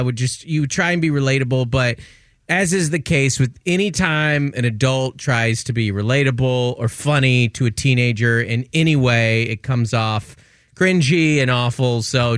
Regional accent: Seattle, Washington, United States; I did go to college. I grew up in Seattle, went to the University of Washington.

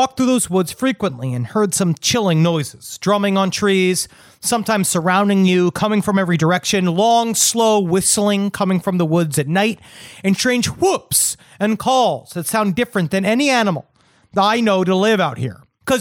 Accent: Texas, United States; I grew up in Texas as well, and I didn't actually realize how crazy my childhood was until I was quite a bit older.

